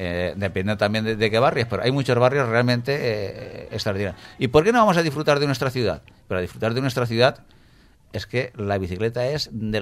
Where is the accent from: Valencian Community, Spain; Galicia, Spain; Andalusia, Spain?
Valencian Community, Spain; Valencia; yo, como ciudadano valenciano y como usuario de la bicicleta muchos días